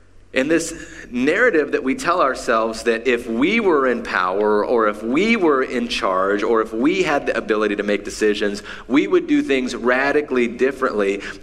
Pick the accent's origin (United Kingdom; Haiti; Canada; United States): United States; Appalachia; So, growing up in Appalachia, there is a deep sense of suspicion of basically everyone else in the world, okay?